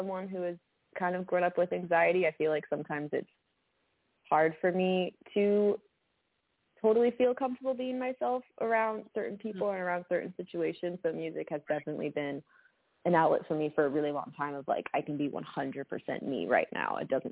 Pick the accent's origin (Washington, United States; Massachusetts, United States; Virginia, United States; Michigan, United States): Massachusetts, United States; Boston; We grew up in Boston. It was a big city.